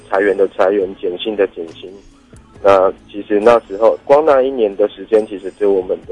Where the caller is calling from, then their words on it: Kaohsiung, Taiwan; 我是高雄的